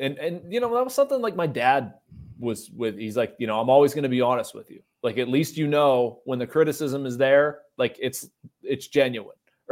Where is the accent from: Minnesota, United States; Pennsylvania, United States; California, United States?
Pennsylvania, United States; Pittsburgh; of being a baseball-loving kid and growing up in Pittsburgh.